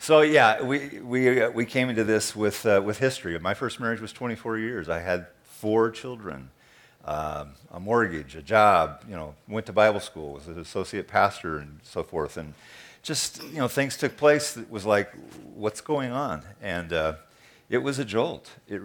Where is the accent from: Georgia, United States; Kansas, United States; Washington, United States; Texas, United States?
Washington, United States; Vancouver; we're from the Northwest. It did not rain, so I'm really happy about that and such. But we live in a little town called Vancouver, Washington, which is kind of seated next to Portland, Oregon.